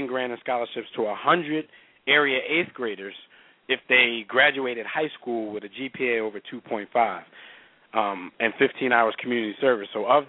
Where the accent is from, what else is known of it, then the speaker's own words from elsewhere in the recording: Philadelphia, Pennsylvania, United States; We're all from Philly.